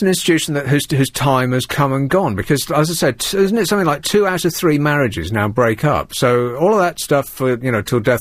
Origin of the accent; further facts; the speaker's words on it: United Kingdom; being British